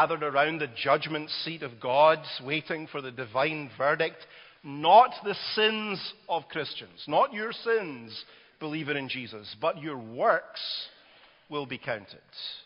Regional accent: Glasgow, Scotland, United Kingdom; Robert Layton, who is the Episcopal Bishop of Glasgow, my hometown, in the 17th century in Scotland

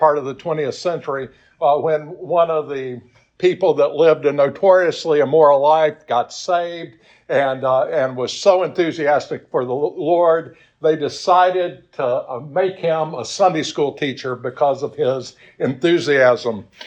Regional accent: Rock Island, Tennessee, United States; I grew up in my hometown is Rock Island, Tennessee. Did I tell y'all about that last week? Just a very small town, less than 100 people.

